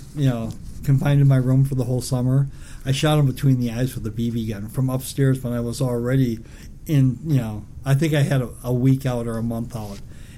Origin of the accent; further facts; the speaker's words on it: Minnesota, United States; also born or lived in Waycross, Georgia; I grew up mostly in Minnesota.